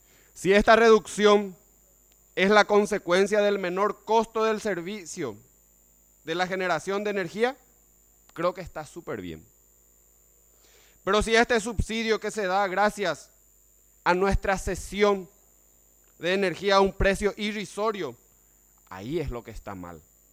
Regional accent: Paraguay; Tenemos un desafío enorme como paraguayos.

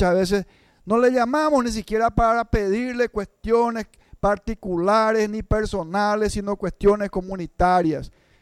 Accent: Paraguay; porque yo también soy paraguayo y también quiero el desarrollo de mi país.

